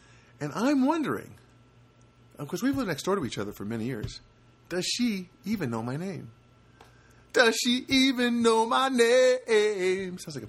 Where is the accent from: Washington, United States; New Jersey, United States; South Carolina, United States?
New Jersey, United States; I grew up in New Jersey. I grew up in a kind of neighborhood where there was a sense of community